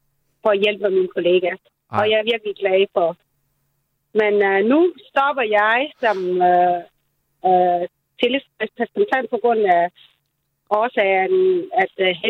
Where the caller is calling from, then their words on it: Vejle, Region of Southern Denmark, Denmark; Jeg er faktisk fra Vejle.